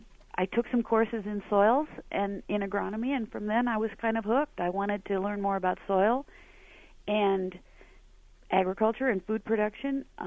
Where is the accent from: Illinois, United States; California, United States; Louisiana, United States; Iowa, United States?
Iowa, United States; So I'm from Iowa, came back to Linn County where I grew up, and was able to purchase this small farm then